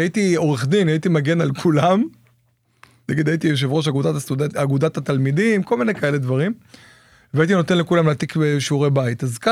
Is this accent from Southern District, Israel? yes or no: yes; Ashdod, Southern District, Israel; אני בן 53, גדלתי באשדוד, בשכונה ב', זו הייתה שכונה מאוד מאוד צבעונית, ליד השוק.